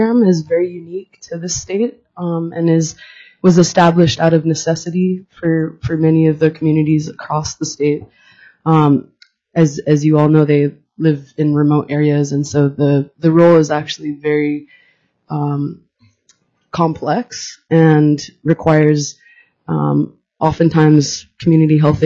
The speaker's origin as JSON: {"language": "English", "town": "Aleknagik", "region": "Alaska", "country": "United States", "said": "I come from the Bristol Bay region, a town called Aleknagik."}